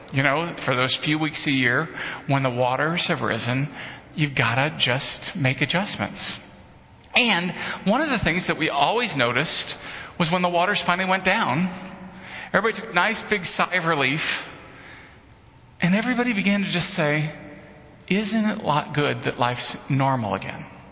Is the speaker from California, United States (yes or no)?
no; Florissant, Missouri, United States; And then I grew up in Florissant, which is the confluence of the Mississippi and the Missouri. So I grew up in that land between the rivers, if you will.